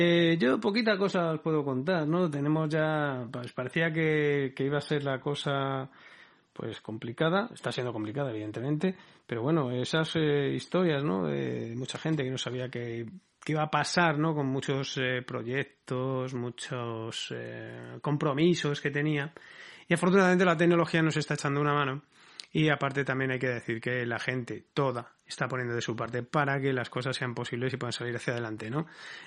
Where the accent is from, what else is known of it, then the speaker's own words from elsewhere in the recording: Spain; somos humanos, somos españoles y eso con nosotros no va.